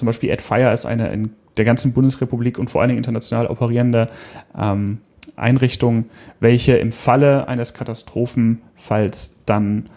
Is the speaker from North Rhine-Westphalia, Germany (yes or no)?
no; Hanover, Lower Saxony, Germany; hier in meiner Heimatstadt Hannover